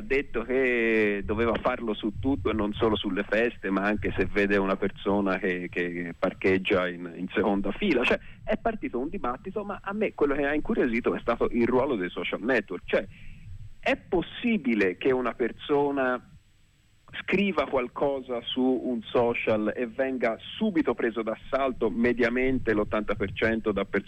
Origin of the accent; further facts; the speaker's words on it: United States; lo dico da americano che quindi vado controcorrente, perché qua le regole sono mal viste